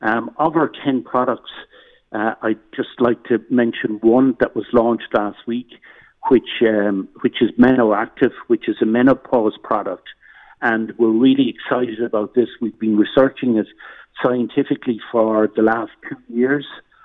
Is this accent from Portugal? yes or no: no; Sligo, Connacht, Ireland; I'm very, very close to Sligo, and two of my brothers are still in Sligo, so, and I've been there recently on a visit.